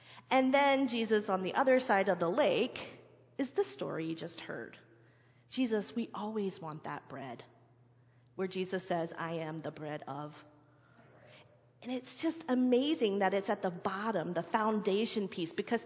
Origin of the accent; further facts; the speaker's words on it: the South, United States; Well, I guess I would say the other thing that I grew up in the South that gets me thinking about home and sandwiches